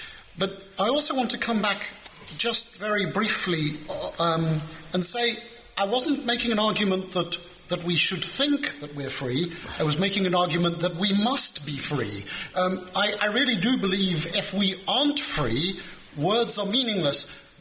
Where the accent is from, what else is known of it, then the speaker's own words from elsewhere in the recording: South Africa; I grew up in South Africa, which was an extremely restrictive society